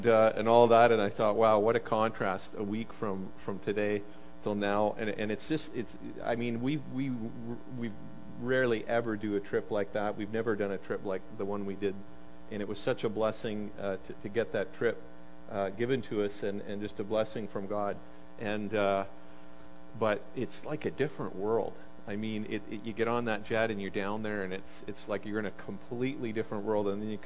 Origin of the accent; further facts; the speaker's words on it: Canada; I said, we're from Canada. Oh, he says, what's that like? I said, well, when we left, it was minus 28.